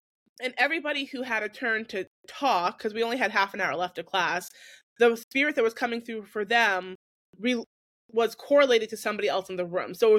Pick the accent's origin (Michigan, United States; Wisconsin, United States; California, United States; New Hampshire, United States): New Hampshire, United States; I grew up in New Hampshire.